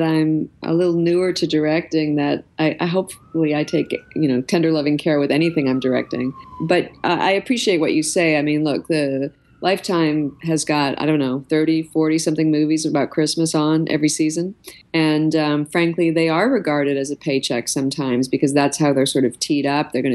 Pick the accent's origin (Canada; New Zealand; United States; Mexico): Canada; I grew up in Canada, so I grew up speaking poor French, but French.